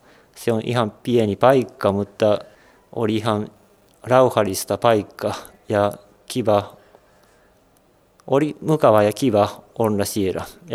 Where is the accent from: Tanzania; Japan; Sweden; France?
Japan; Finnish is a second language; Joo, minun ja sitten minun perheen paikka on Japani. Ja Japani on myös minun kotimaani.